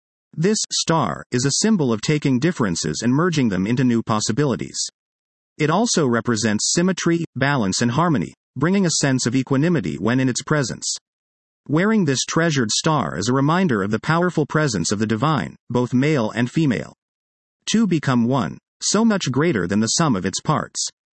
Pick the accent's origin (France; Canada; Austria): Canada; Growing up in Canada, my experience was no different. Our treasured streets, in the midst of a bustling metropolis, were full of markets and vendors known for their kosher products